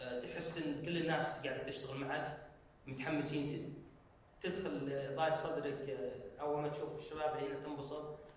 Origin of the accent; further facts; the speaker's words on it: Saudi Arabia; ما كان في الا انا واحد سعودي